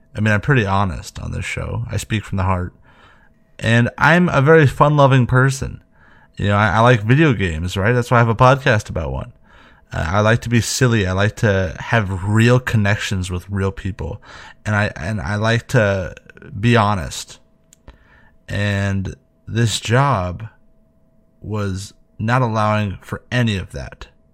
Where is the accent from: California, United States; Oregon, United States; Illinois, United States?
California, United States; Santa Barbara; I'm from Santa Barbara, and it's a place where people go to study and they go to die.